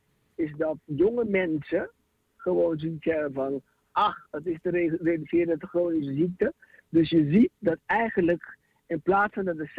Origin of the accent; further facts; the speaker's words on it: Curaçao; now in Netherlands; Ik kom zelf van Curaçao en toen ik op Curaçao woonde, toen had ik een beste vriend.